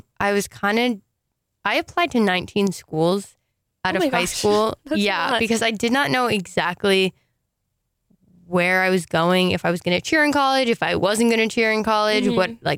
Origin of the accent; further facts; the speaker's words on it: Scotch Plains, New Jersey, United States; now in Hawaii, United States; Yes, I'm from New Jersey, originally from Scotch Plains, New Jersey.